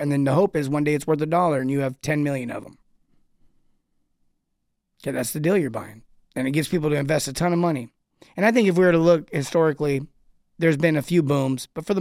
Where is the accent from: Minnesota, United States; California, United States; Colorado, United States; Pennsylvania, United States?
California, United States; I grew up in Southern California at Disneyland, the original.